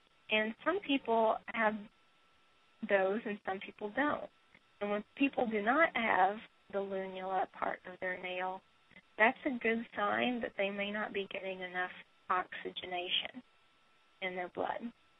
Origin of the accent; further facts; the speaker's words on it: the South, United States; And even when I was young, a child, a teenager, I'm from the South, the rural South, and my doctors were all osteopaths.